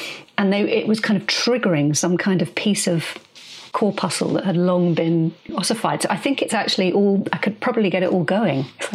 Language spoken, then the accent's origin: English; Portugal; the first film I ever got to see, we were growing up in Portugal, there was very little on the telly.